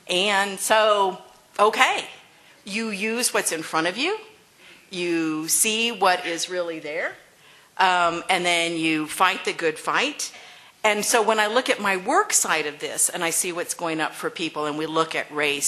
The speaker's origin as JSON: {"language": "English", "town": "El Paso", "region": "Texas", "country": "United States", "tie": "born or raised there", "said": "I was a border kid. I grew up in El Paso. There were a lot of Mexicans there. We were everywhere."}